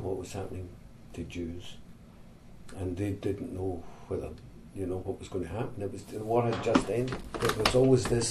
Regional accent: Scotland, United Kingdom; I was working with Americans as a tour manager, and I came from Scotland.

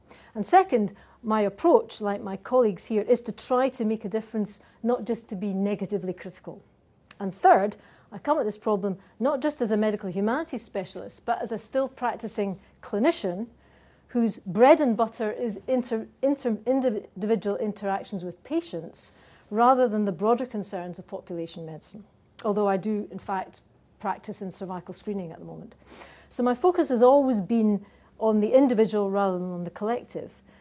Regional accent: Glasgow, Scotland, United Kingdom; It really is a massive pleasure to be invited back to my hometown of Glasgow to talk to you this evening.

